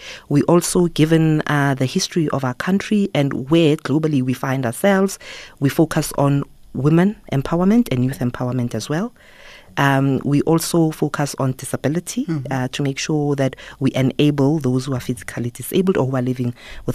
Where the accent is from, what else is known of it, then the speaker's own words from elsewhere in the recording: Soweto, Gauteng, South Africa; also born or lived in Atteridgeville; So I was born in Attridgeville, grew up in Orlando East Soweto, which is where my mom comes from.